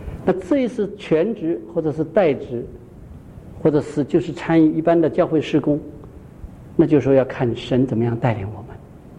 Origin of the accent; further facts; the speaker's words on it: China; now in United States; 我是从国内出来的，来了美国也有好多年了。